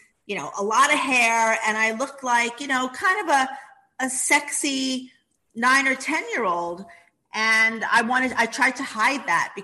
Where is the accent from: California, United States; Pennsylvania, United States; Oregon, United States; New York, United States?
New York, United States; Bronx; But I grew up in the Bronx and it was rough in the Bronx.